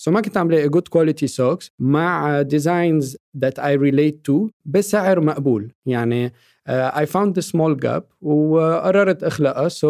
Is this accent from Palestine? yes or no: no; Lebanon; أنا كلبناني أنا كعربي